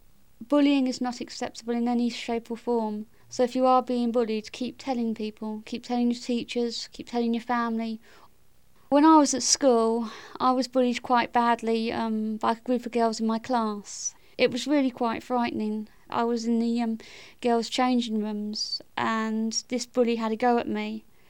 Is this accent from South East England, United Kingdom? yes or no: yes; Aylesbury, South East England, United Kingdom; I'm from Aylesbury in Buckinghamshire